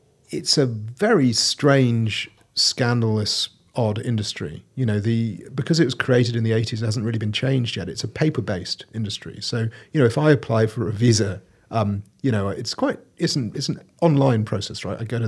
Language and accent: English; United Kingdom; from speaking as a Brit